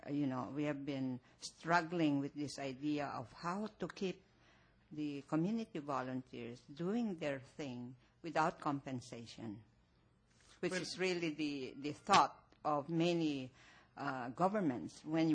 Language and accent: English; Philippines; from the Philippines.